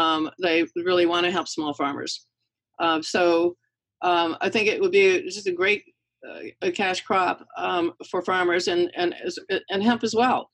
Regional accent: Pennsylvania, United States; But I grew up in Pennsylvania. My father was a Republican. I came from a totally Republican small town.

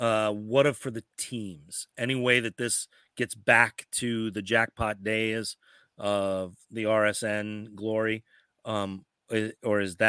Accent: Colorado, United States; No, there was a spot near where in the town where I grew up there in Colorado, there was a spot called the Scenic Overlook

